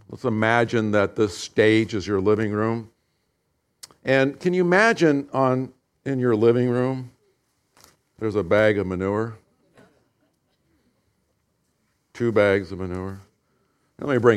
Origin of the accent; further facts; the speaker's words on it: California, United States; I grew up in Southern California, so we would eat outside in the patio.